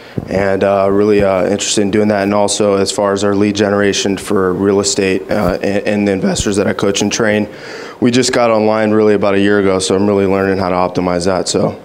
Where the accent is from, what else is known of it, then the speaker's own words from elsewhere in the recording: Naples, Florida, United States; I'm from Naples, Florida.